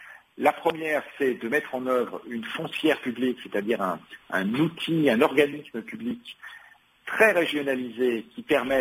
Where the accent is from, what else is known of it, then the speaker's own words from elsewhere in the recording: Île-de-France, France; moi je suis de Seine-Saint-Denis